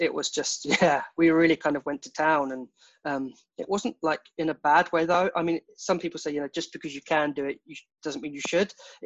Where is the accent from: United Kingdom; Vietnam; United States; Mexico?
United Kingdom; us being British, like, well, what's duck and waffle?